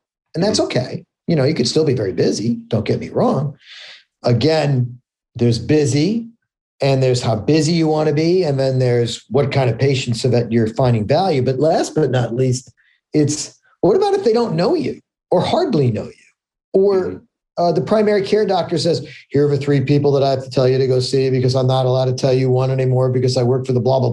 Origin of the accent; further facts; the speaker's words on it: New York City, New York, United States; I grew up in New York City. It's the same conversation about going borough to borough.